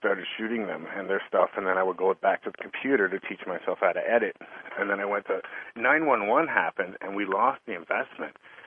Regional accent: Canada; moved away as an adult; now in United States; my hometown of Canada

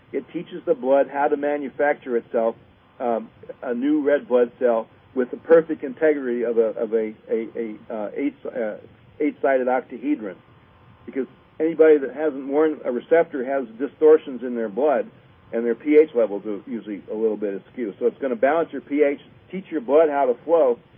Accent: Ann Arbor, Michigan, United States; He's a homeboy. I'm from Ann Arbor.

